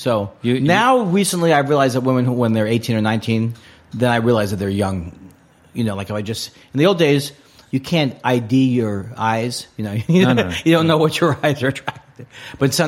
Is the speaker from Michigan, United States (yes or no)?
no; New York, United States; But I grew up in New York, but then I started comedy in L.A.